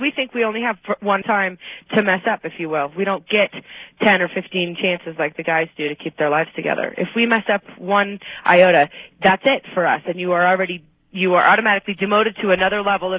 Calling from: Park City, Utah, United States; Park City, Utah.

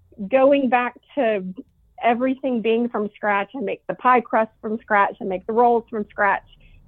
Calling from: Kennesaw, Georgia, United States; Kennesaw, Georgia, just outside of Atlanta.

